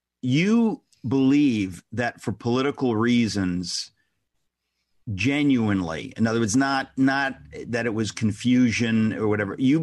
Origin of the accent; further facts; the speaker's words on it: United States; It makes me very angry as an American when we allow this kind of thing to creep in.